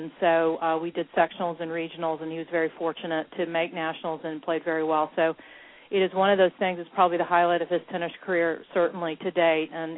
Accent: North Carolina, United States; So I grew up actually in North Carolina, and so very familiar with the Southern tennis

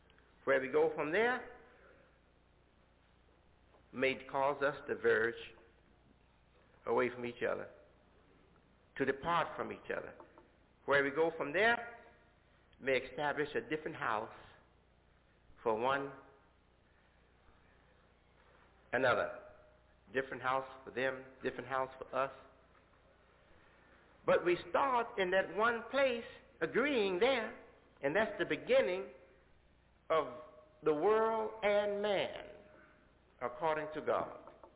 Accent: Chicago, Illinois, United States; in the area of town, suburban areas of Chicago, my hometown

